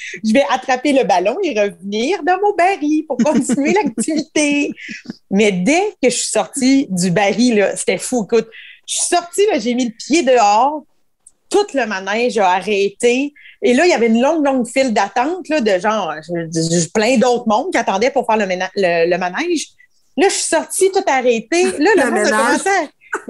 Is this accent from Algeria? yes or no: no; Quebec, Canada; ils catchent que nous, on est Québécois, puis on est poche en anglais